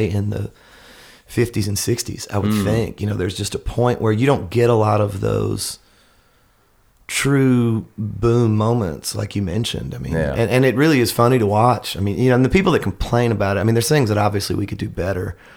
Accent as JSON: {"language": "English", "town": "Nashville", "region": "Tennessee", "country": "United States", "tie": "born or raised there", "said": "wanting to be a musician and growing up in Nashville is you saw the normalcy of it."}